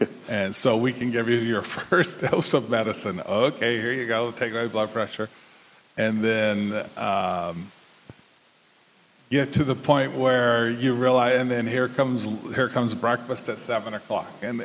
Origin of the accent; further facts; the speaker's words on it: Texas, United States; just like any Texan, which I am a Texan.